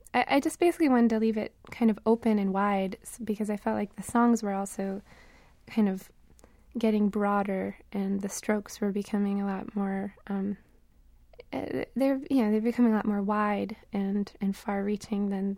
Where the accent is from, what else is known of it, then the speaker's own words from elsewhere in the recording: New England, United States; White Hinterland refers to a low-lying coastal region, like where I grew up in New England.